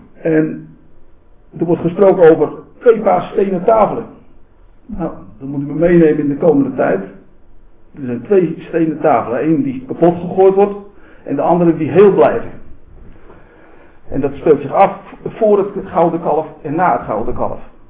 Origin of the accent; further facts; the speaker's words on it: Zaandam, North Holland, Netherlands; Ik kom oorspronkelijk uit Zaandam vandaan, vlakbij Amsterdam.